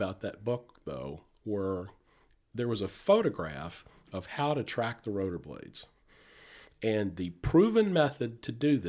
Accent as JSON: {"language": "English", "town": "Baton Rouge", "region": "Louisiana", "country": "United States", "said": "I'm originally from Baton Rouge."}